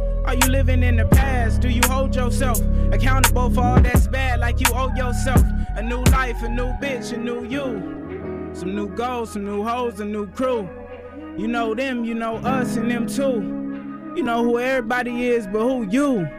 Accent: Vallejo, California, United States; I'm from Vallejo, California. Bay from Area, California.

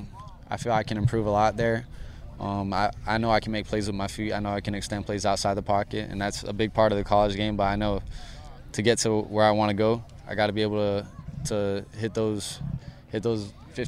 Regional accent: Hawaii, United States; I'm from Hawaii. He's from Hawaii.

